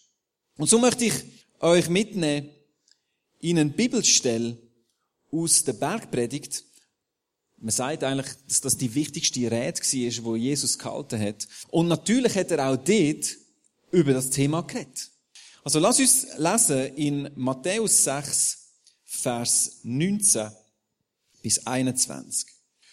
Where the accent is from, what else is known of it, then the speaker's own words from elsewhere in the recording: Aargau, Switzerland; Ich komme aus dem Aargau.